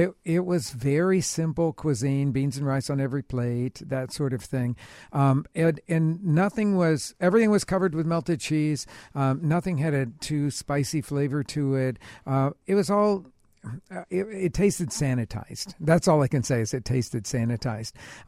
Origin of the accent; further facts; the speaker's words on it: Oklahoma, United States; I grew up in Oklahoma, yeah. And in fact, my parents had a barbecue restaurant.